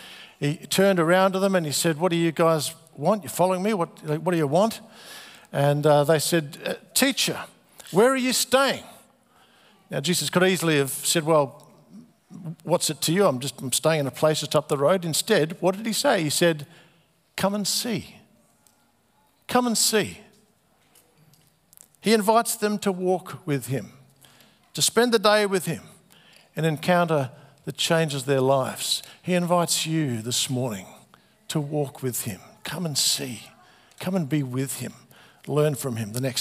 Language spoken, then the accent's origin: English; Adelaide, South Australia, Australia; I'm from Adelaide.